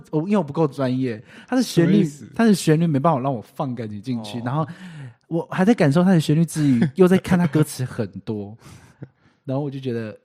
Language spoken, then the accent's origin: Chinese; Taitung County, Taiwan; 台东来的。